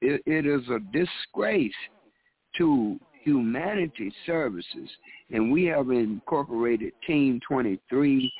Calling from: Chicago, Illinois, United States; from Chicago.

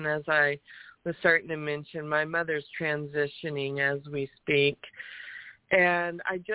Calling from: California, United States; California, in the Santa Cruz, Monterey area.

